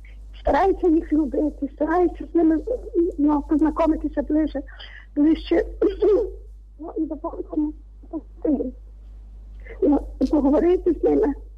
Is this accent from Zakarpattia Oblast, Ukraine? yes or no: yes; Mukachevo, Zakarpattia Oblast, Ukraine; я із Мукачева.